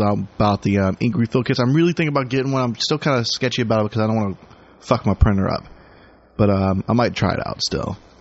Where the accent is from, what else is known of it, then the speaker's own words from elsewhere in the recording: Canada; I'm from the land of Canada.